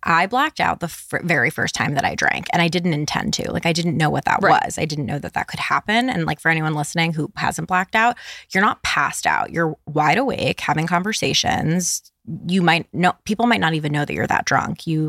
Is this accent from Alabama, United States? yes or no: no; New York City, New York, United States; But I grew up on the East Coast. I grew up like New York, New Jersey area. I was born in the city and then we were in the suburbs.